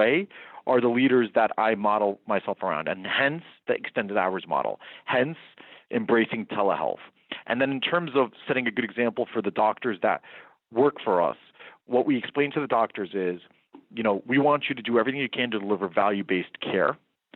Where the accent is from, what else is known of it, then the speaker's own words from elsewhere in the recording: New Jersey, United States; I grew up in New Jersey. I practiced medicine in New Jersey